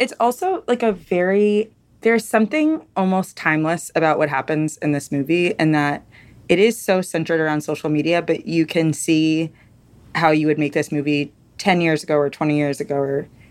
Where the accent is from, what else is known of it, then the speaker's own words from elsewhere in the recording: Georgia, United States; because I grew up in Georgia.